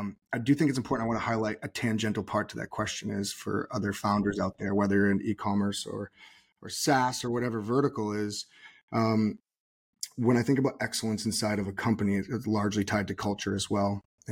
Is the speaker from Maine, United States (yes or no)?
yes; Portland, Maine, United States; I'm going to always go to my hometown, Portland, Maine.